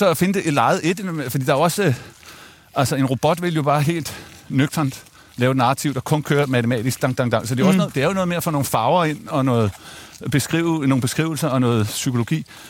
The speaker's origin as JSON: {"language": "Danish", "town": "Frederiksværk", "region": "Capital Region of Denmark", "country": "Denmark", "tie": "born or raised there", "said": "jeg er vokset op i Frederiksværk, som er sådan en arbejderby med et stålværksværk"}